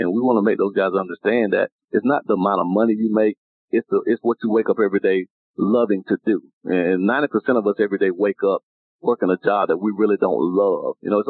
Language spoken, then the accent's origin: English; Quincy, Florida, United States; No, I'm from Quincy, because I think it's important that young kids in Quincy, Florida, you know, a small town of, you know, 7,000-8,000 people, understand that you can be successful coming out of one of the most impoverished places in the state of Florida